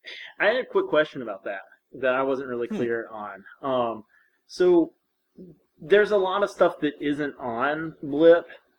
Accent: the South, United States; From Michigan. I'm from the South.

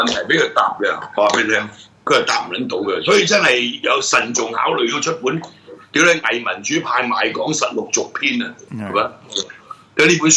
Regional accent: Hong Kong; 我哋香港人爭取咗咁多年

